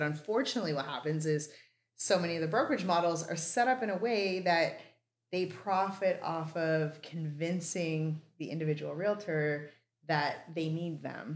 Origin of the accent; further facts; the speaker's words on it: Shediac, New Brunswick, Canada; Except I come from Shediac, New Brunswick, which is the lobster capital of the world.